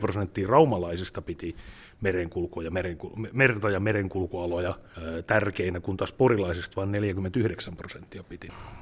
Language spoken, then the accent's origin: Finnish; Pori, Satakunta, Finland; kun olen porilainen alkujaan, niin minulla on tietysti vahva porilainen identiteetti